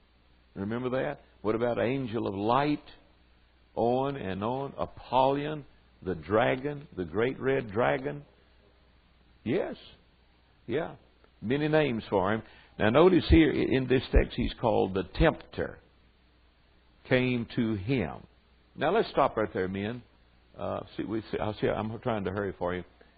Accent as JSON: {"language": "English", "region": "the South", "country": "United States", "accent": "Southern", "said": "sometimes I dreaded to go into a shop and open my voice with my Southern accent come out."}